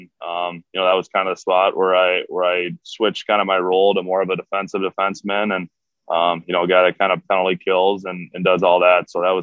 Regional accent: Minnesota, United States; Like you say, growing up in Minnesota, all my buddies were playing it, whether it's, outside on the pond or, organized, everyone was playing hockey, it seemed like.

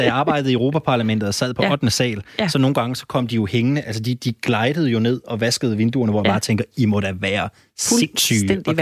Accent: Jutland, Denmark; da jeg var barn og boede i Jylland, jeg følte mig enormt misforstået i lokalsamfundet.

